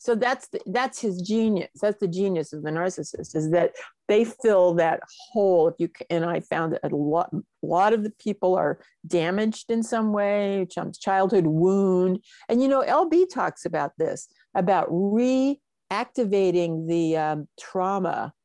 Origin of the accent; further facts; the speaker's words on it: Hollywood, California, United States; I'm going to be 78 this year, and I grew up in Hollywood. My parents were in the film business.